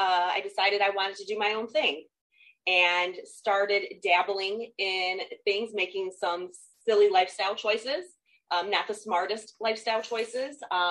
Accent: Detroit, Michigan, United States; And born and raised in Detroit, in Metro Detroit. I have always lived here, never lived anyplace else.

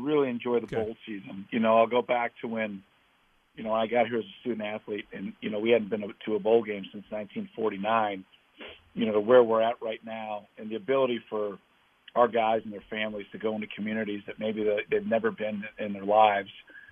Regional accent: Chicago, Illinois, United States; I am from the South Side, but I am not a Cub hater.

